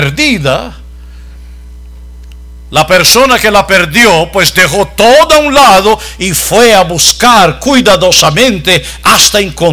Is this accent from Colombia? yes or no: no; Brazil; Yo quiero estar aquí porque soy brasileño